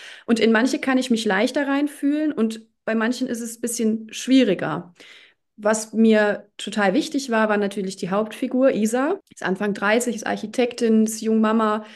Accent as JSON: {"language": "German", "town": "Overath", "region": "North Rhine-Westphalia", "country": "Germany", "tie": "born or raised there", "said": "Einmal in Overath, in meiner Heimatstadt, findet eine Lesung statt."}